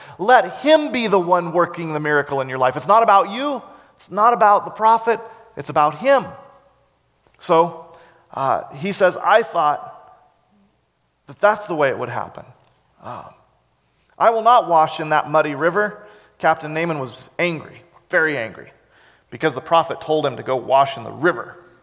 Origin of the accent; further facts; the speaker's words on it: Cleveland, Tennessee, United States; And when they heard I was from Cleveland, Tennessee, I was like, wow.